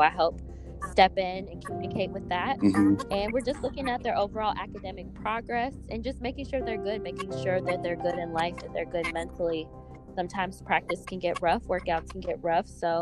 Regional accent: Chicago, Illinois, United States; I'm from Chicago.

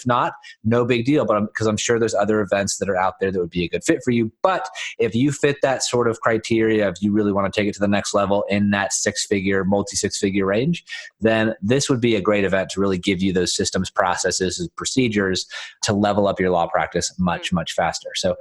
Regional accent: Dallas, Texas, United States; It's conveniently located in the middle of the country, Dallas, Texas, my hometown.

